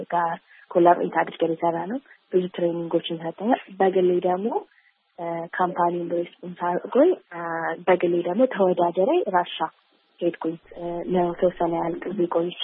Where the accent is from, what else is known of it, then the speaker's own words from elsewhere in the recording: Addis Ababa, Ethiopia; እኔ አዲስ አበባ ነው ተወልጄ ያደኩት።